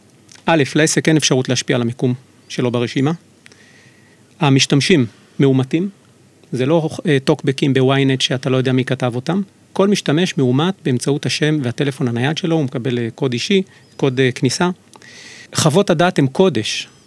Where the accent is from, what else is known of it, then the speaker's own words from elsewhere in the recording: Jerusalem, Jerusalem District, Israel; אנחנו ירושלמים, התחלנו לעבור בשכונות בירושלים.